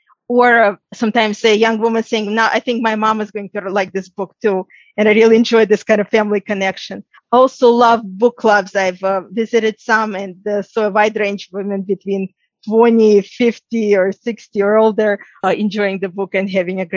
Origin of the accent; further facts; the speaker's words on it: Ukraine; I'm from Ukraine myself. I was born there.